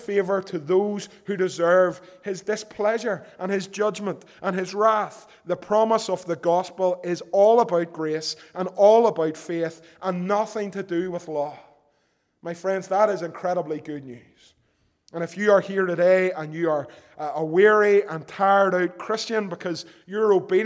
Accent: Belfast, Northern Ireland, United Kingdom; Once upon a time, growing up in East Belfast

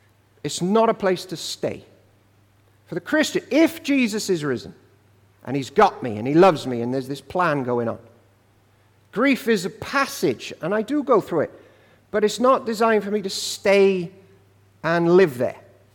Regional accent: Wales, United Kingdom; I'm Welsh, and in the winter and the rain, I'm going to be even sad.

